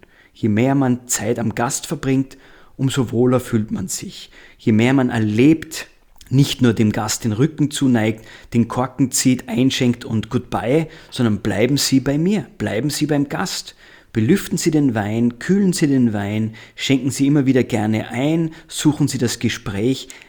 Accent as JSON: {"language": "German", "country": "Austria", "said": "Also ich möchte sagen, in meinem Heimatland Österreich sind wir gut ausgebildet."}